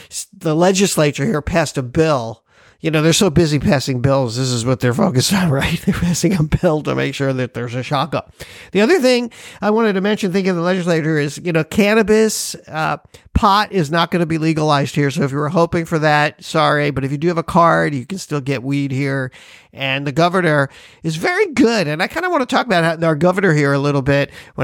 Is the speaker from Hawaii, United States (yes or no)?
yes; Hawaii, United States; And because we're from Hawaii, we always notice that shaka.